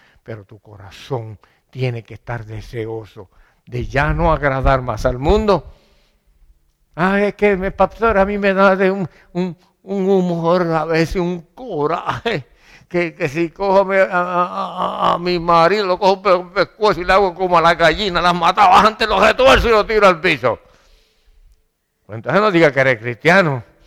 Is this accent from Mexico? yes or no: no; Caguas, Puerto Rico; now in United States; cada vez que paso por ese sitio, que no es aquí en Estados Unidos, es mi pueblo, ¿verdad? La capital del mundo. Si no lo sabían, Caguas es la capital.